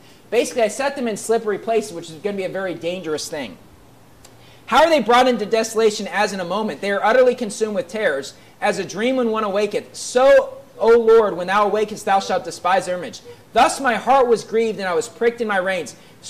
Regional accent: West Virginia, United States; And I know growing up in West Virginia, you know, you'd read things in the newspaper

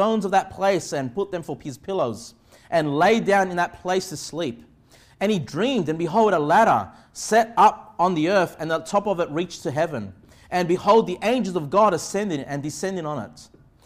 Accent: Australia; born there; I guess as Aussies, I was born in Australia, I guess I'm south, okay?

